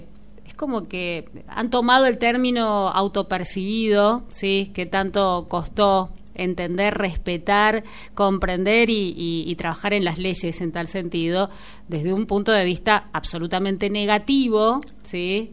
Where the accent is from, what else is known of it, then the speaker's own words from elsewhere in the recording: Mendoza, Argentina; soy mendocina pero no ejerzo